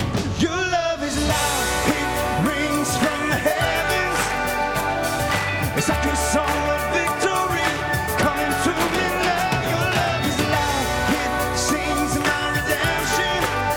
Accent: Michigan, United States; I'm actually from Michigan, so I can say that.

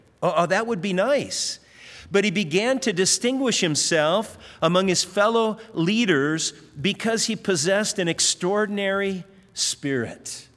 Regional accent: Hawaii, United States; And we said, "Yeah, we're from Hawaii."

